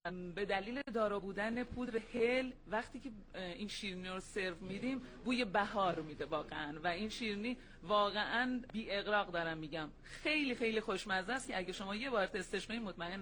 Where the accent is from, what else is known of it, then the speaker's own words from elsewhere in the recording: Bandar Lengeh, Hormozgan, Iran; من اهل یکی از شهرهای زیبای غرب استان هرمزگان هستم به نام بندر لنگه که معروف به بندر مروارید هستش.